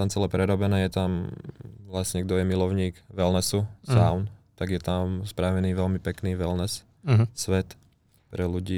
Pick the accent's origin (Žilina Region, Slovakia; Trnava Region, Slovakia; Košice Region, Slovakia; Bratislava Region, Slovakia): Trnava Region, Slovakia; Skalica; now in Trnava, Slovakia; v podstate ja som zo Skalice, zo Záhoria, ale keďže už tu bývam 5. rokom